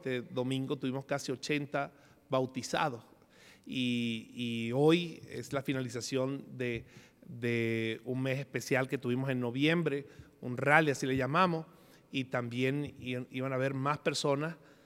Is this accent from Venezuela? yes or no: yes; Venezuela; Siempre cuando estoy fuera de mi país y saben que soy venezolano